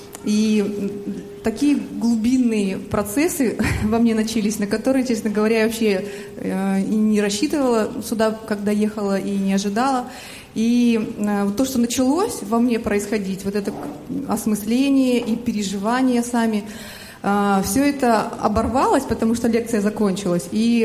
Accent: Almaty, Kazakhstan; я из Алматы.

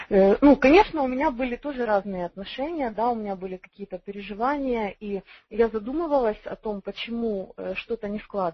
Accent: Cherkasy, Cherkasy Oblast, Ukraine; Я из города Черкассы

